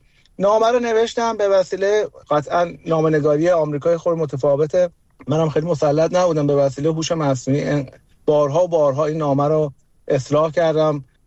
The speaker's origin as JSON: {"language": "Persian", "country": "Iran", "tie": "born or raised there", "said": "ما توی ایران بزرگ شدیم، از اون زمانی که من به دنیا اومدم خب انقلاب شده بود،"}